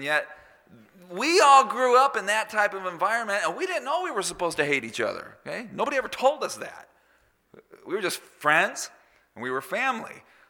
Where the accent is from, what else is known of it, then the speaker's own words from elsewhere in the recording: Phoenix, Arizona, United States; Growing up in Maryvale. Maryvale is a subdivision of Phoenix. It was like a small town within the city.